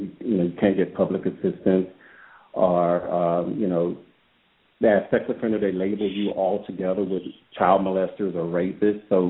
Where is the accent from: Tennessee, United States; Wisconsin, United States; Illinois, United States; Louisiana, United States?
Louisiana, United States; Nick's from Iowa. I'm from Louisiana.